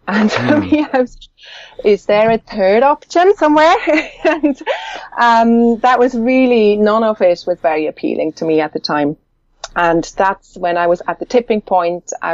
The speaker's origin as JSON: {"language": "English", "country": "Switzerland", "tie": "born or raised there", "said": "And I'm actually Swiss. I grew up in Switzerland."}